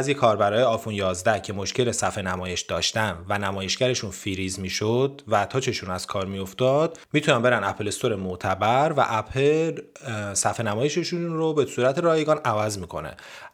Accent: Iran; خیلی جالب بود به عنوان یه ایرانی که هیچ هزینه تعمیری قرار نیست بدی

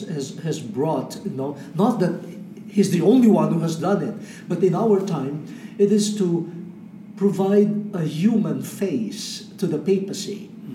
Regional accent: Philippines; But please pardon me if I speak as a Filipino from Asia. That's the world that I know.

